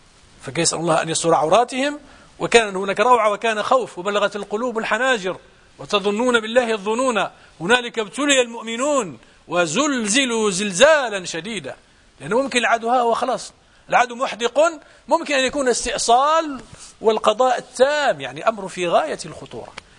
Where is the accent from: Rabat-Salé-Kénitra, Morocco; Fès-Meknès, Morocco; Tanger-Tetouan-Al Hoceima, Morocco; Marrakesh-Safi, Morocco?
Tanger-Tetouan-Al Hoceima, Morocco; Tangier; رأيت مرة بأم عيني خيمة عظيمة ضربت أمام إحدى المساجد عندنا في المغرب